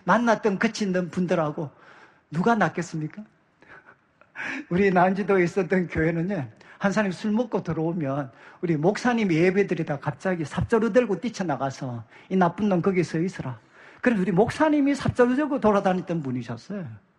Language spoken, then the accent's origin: Korean; Gyeongsang, South Korea; 그런데 저는 여러분 경상도 사람이고